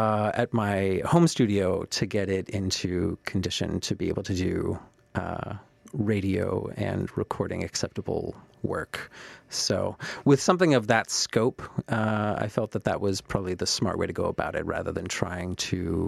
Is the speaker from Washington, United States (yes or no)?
no; Dayton, Pennsylvania, United States; I mean, I grew up in Dayton, PA. Which is a tiny town northeast of here. There are fewer than 600 people that live in my hometown.